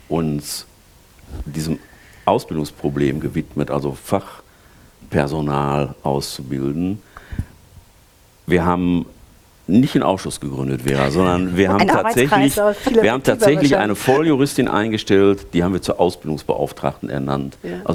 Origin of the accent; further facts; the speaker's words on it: North Rhine-Westphalia, Germany; Ich komme aus dem Ruhrgebiet, da redet man deutlich